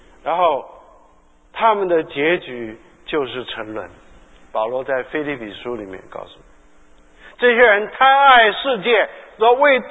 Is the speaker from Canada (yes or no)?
no; China; 好像我们中国人也讲命运。